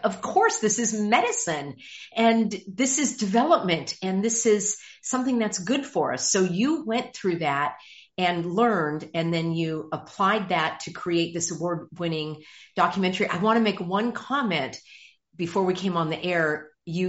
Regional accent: California, United States; You know, I'm from California

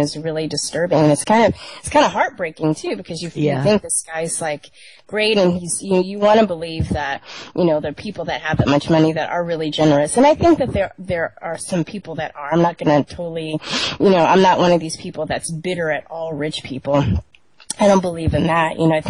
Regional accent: California, United States; And I'm from California, so they had the Common Core.

